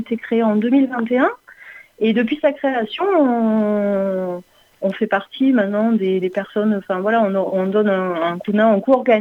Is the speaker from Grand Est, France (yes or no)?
no; Viols-le-Fort, Occitanie, France; Ben, il y en a de Prades, moi je suis de Viol-le-Fort.